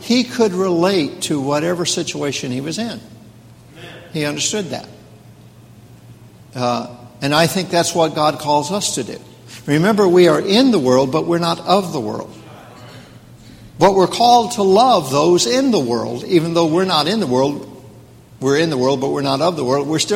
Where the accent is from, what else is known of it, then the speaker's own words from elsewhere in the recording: the South, United States; Well, since I'm from the South, let me make up a word.